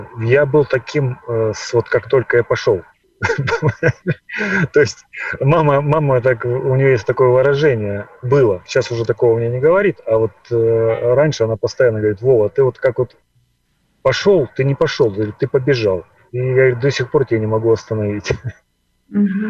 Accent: Sochi, Krasnodar Krai, Russia; Я вырос в Сочи практически, у меня бабушка оттуда.

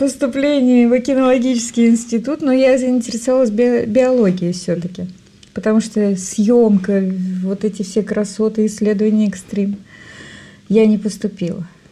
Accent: Voskresenovka, Amur Oblast, Russia; Амурская область, поселок Воскресеновка.

